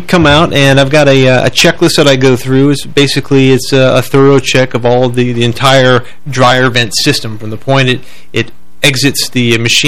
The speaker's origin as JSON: {"language": "English", "town": "Chicago", "region": "Illinois", "country": "United States", "tie": "born or raised there", "said": "originally I grew up outside of Chicago. I'm a Chicago suburbanite"}